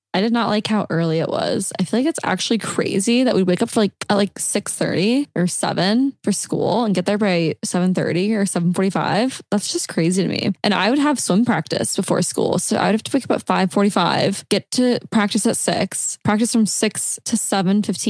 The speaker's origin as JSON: {"language": "English", "region": "Nebraska", "country": "United States", "tie": "born or raised there", "said": "That's my hometown."}